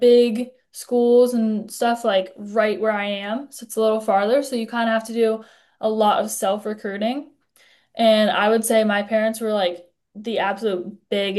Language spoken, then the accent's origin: English; Copley, Ohio, United States; So yeah, I'm from Copley, Ohio, and I started my freshman year.